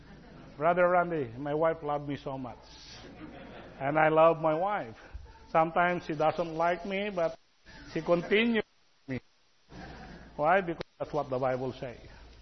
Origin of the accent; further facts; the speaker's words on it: Philippines; We are Filipino. We don't... Well, this is our national cloth. This is, we call it Tagalog, Barong Tagalog. When you have this, they know that I am Filipino.